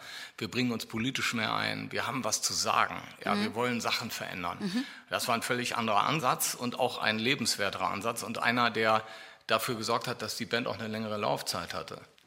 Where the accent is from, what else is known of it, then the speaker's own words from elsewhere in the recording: Düsseldorf, North Rhine-Westphalia, Germany; Wir haben im Vorort gewohnt, damals hieß das ja alles noch Düsseldorf-Nettmann. Mhm. Ich bin in Düsseldorf geboren, wir haben eine Zeit lang gegenüber vom Eisstadion gewohnt, in einer kleinen Wohnung.